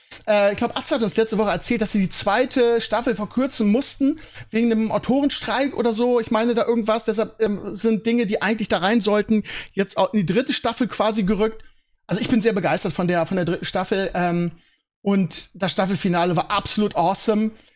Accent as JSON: {"language": "German", "region": "Bremen", "country": "Germany", "said": "ich komme ja aus dem Bremer Ghetto, Gröpeling."}